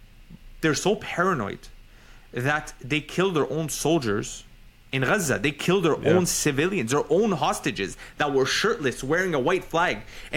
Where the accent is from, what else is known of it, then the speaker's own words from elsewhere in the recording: Canada; Because I'm a Canadian.